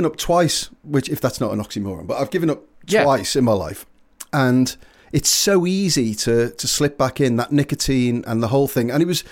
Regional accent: Hightown, North West England, United Kingdom; I started smoking when I was 14 by the news agents in Hightown in where I grew up in Merseyside

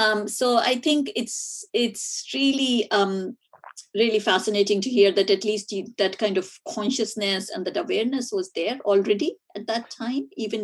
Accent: India; I remember learning about it at school growing up in India.

